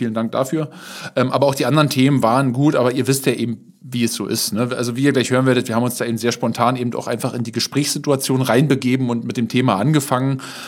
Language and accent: German; Berlin, Germany; Wir kommen beide aus Berlin.